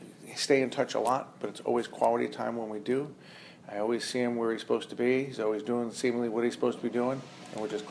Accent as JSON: {"language": "English", "region": "New York", "country": "United States", "tie": "born or raised there", "said": "Found out that he was in a mental institution in Long Island, which was my hometown."}